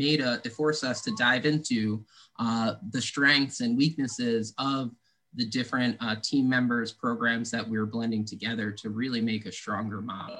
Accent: Lansingburgh, New York, United States; I grew up in Lansingburg

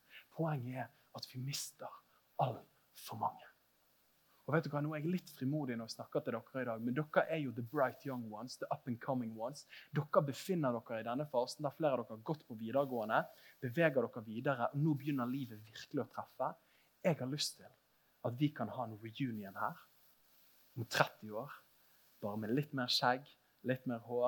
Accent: Bergen, Vestland, Norway; Jeg kommer jo fra Åsane bydel i Bergen, og vi er kjent for IKEA og motorvei.

